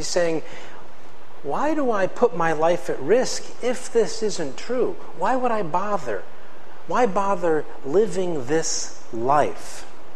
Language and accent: English; Connecticut, United States; When I grew up in Connecticut, and there was a guy who lived down the street from me.